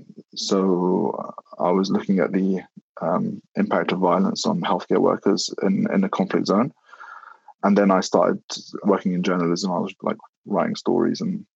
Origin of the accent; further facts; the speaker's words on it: United Kingdom; And then at the same time, being British in the UK, you're kind of like mixed, caught between the two cultures.